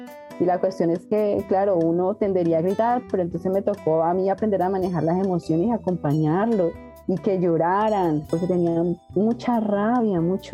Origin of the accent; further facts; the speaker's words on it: Colombia; moved away as an adult; now in Chile; Yo soy colombiana, yo me vine a Chile a estudiar